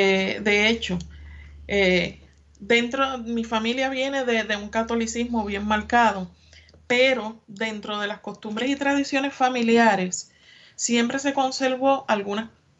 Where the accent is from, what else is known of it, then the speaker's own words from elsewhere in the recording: Puerto Rico; Sí, fue la última. De hecho, no somos independientes todavía, somos un Commonwealth de los Estados Unidos de Norteamérica. Pero sí, nosotros y Cuba fuimos las últimas colonias que tuvo España aquí en América.